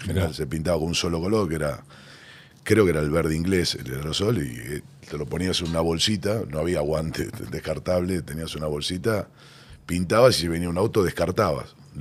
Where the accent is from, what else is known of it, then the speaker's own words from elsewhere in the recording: Mataderos, Buenos Aires, Argentina; mi lugar donde nací, donde me crié, donde todavía tengo la mayoría de mis amigos, donde cada fin de semana, siempre los sábados voy y comparto. Sí, a ver, se dice Mataderos, nací en Mataderos, porque nací en Mataderos